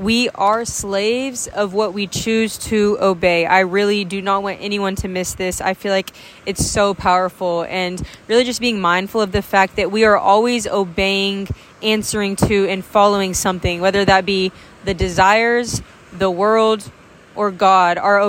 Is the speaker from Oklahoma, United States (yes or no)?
yes; Oklahoma, United States; If you don't know me, I am from Oklahoma, but I'm currently on a little road trip.